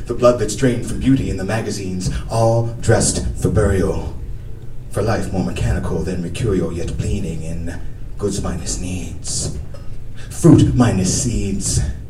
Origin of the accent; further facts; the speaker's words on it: San Francisco, California, United States; not only here in Dublin, not only in my hometown of San Francisco, but all over the world